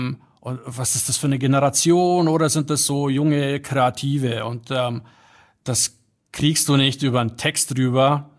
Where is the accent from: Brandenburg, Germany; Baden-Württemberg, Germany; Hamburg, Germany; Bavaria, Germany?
Bavaria, Germany; also born or lived in Poland; ich bin in Polen geboren und wie gesagt in Niederbayern aufgewachsen. Und fühle mich sowohl in Krakau als auch in München sehr wohl.